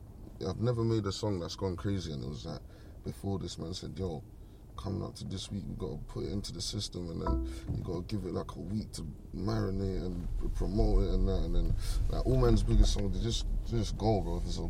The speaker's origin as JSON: {"language": "English", "town": "Tottenham", "region": "London", "country": "United Kingdom", "tie": "born or raised there", "said": "I was all around Tottenham. You get me? Like, I grew up in Phillip Lane, innit? It's literally like one road from the estate."}